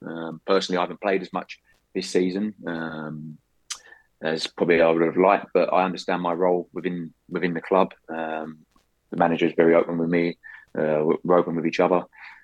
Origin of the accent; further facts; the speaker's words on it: Barking, London, United Kingdom; In Barking, so not far from Blake.